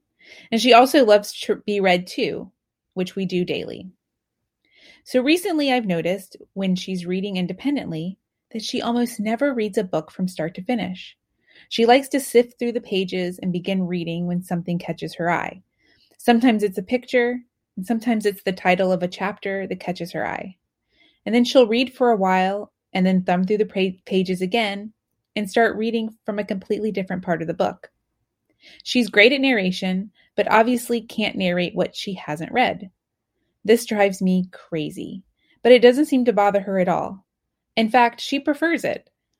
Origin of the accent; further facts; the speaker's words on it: Tallahassee, Florida, United States; I'm from Tallahassee, Florida.